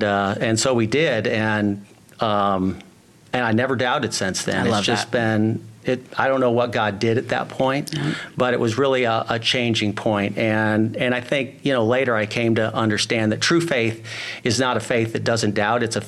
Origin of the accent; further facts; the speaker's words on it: Michigan, United States; also born or lived in Washington State; So I grew up in mostly in Michigan.